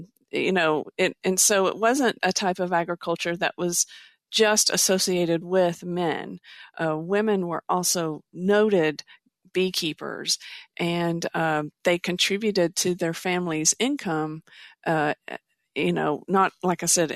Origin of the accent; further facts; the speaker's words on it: Kentucky, United States; born there; here in Eastern Kentucky, I was born in Harlan County